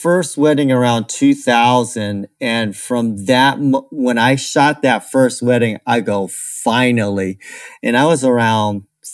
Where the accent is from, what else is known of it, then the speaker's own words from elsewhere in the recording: California, United States; Yeah, well, I'm from California